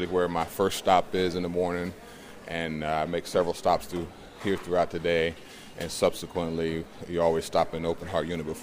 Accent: Welch, West Virginia, United States; born there; I was born in Welch, West Virginia, in the county of McDowell. I'm the youngest of 11 children, and I'm a heart surgeon.

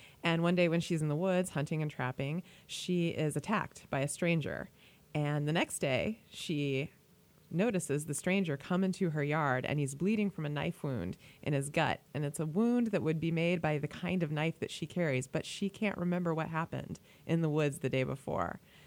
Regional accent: Illinois, United States; moved away as an adult; You know, I didn't grow up here. I'm originally from Illinois, but I moved here about 16 years ago and fell in love with the place.

